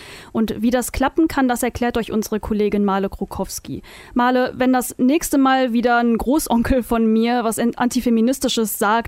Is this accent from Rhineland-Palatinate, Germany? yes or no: yes; Neuwied, Rhineland-Palatinate, Germany; Da reicht es, wenn ich in meine Heimatstadt Neuwied mit ehemaligen Freundinnen in den Irish Pub gehe